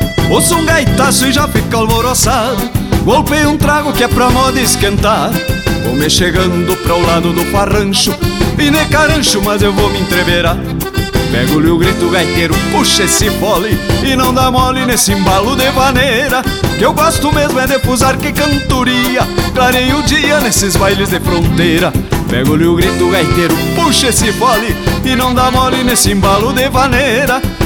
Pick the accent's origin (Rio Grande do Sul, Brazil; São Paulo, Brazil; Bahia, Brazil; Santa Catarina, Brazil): Rio Grande do Sul, Brazil; Santana do Livramento; Um abraço, Santana do Livramento, minha terra querida.